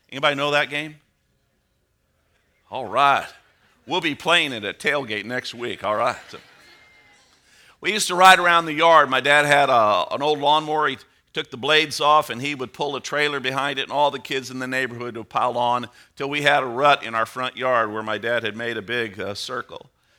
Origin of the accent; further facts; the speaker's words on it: Belleville, Illinois, United States; I grew up in Belleville, Illinois on Edgewood Drive.